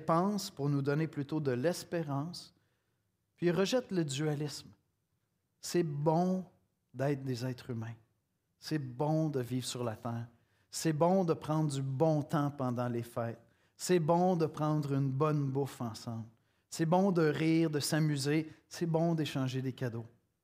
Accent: Quebec, Canada; accent: Québécois; je dis avec mon bel accent québécois

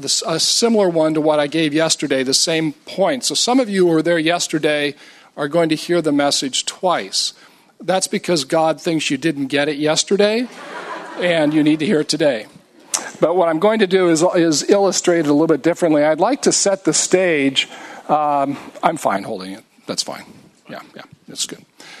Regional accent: Montana, United States; This is my first trip to Montreal. I'm from Montana in the United States. A lot of people think that's part of Canada.

